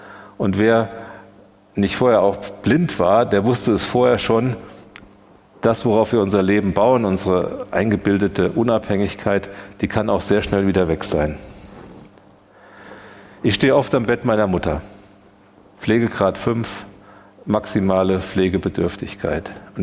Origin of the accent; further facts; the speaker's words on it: Germany; born there; Ich wurde in Deutschland geboren, in eine intakte Familie.